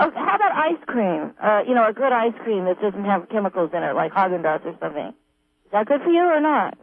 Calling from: Phillipsville, California, United States; Oh, I'm calling from Phillipsville

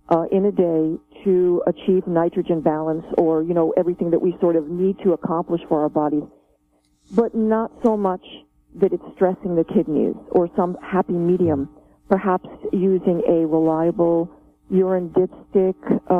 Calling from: New Jersey, United States; Oh, I'm calling from New Jersey.

